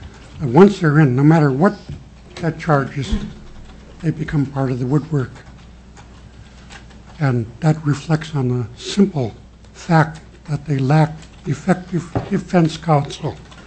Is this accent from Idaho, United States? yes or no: no; Haines, Alaska, United States; I'm from Haines, Alaska. I'm a registered voter.